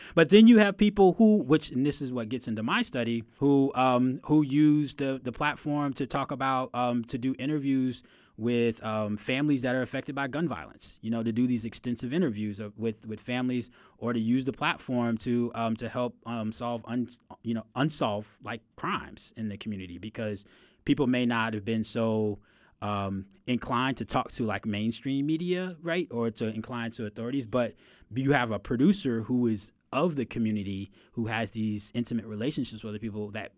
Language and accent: English; West Palm Beach, Florida, United States; an African-American community newspaper that was produced in my hometown, so of West Palm Beach